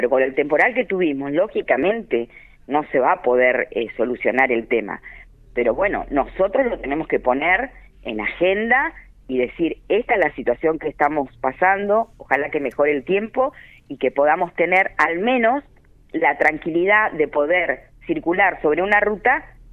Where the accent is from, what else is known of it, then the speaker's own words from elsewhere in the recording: Río Negro, Argentina; nosotros somos vecinos argentinos que vivimos en la Patagonia, somos rionegrinos en este caso, chubutenses